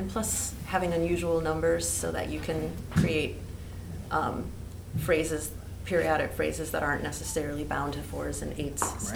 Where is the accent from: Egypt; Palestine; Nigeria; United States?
United States; Midwest; But the actual idea came in the summer in between, far from there, more close to my roots because I'm from the Midwest.